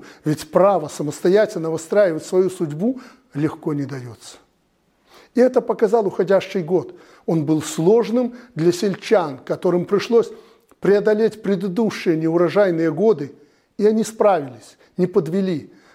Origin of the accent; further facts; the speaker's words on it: Belarus; все мы, белорусы, являемся людьми одной судьбы